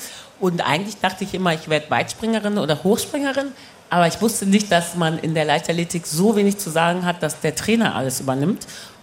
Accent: England, United Kingdom; ich komme aus England im Jahrgang 80, 39 und immer noch sexy.

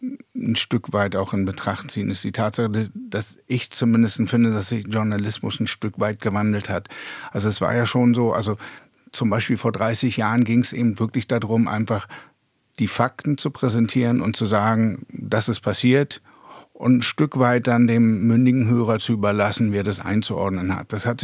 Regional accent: Berlin, Germany; Ich bin eben in Ostberlin groß geworden und habe immer Westradio gehört.

